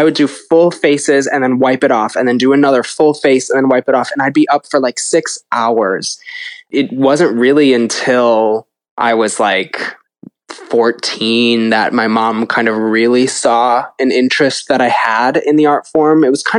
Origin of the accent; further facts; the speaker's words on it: Chicago, Illinois, United States; because I'm from Chicago, so we'd go to like the Art Institute of Chicago, especially like on field trips.